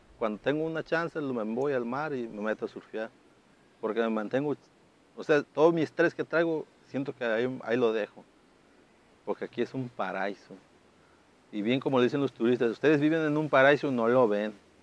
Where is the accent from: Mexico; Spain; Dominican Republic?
Mexico; Ticla, Michoacán; Ya me fui a sufrir 4 años, yo me quedo aquí en mi pueblo, me quedo en mi Ticla y mi comunidad